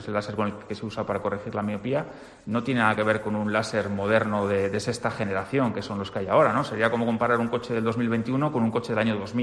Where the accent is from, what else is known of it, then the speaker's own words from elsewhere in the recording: Cantabria, Spain; te das cuenta de que, como en Cantabria, en muy pocos sitios se vive.